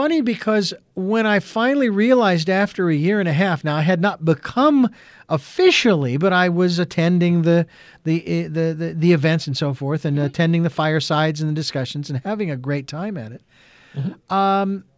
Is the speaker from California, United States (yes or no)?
no; Phoenix, Arizona, United States; I can't go back to my hometown of Phoenix, Arizona, because it doesn't exist anymore.